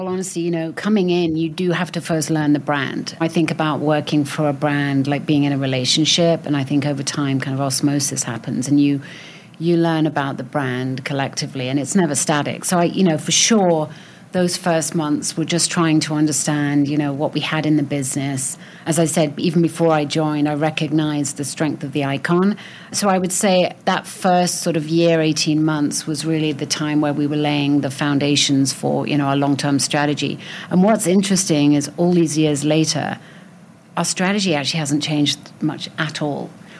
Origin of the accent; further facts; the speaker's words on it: England, United Kingdom; And I grew up with it in England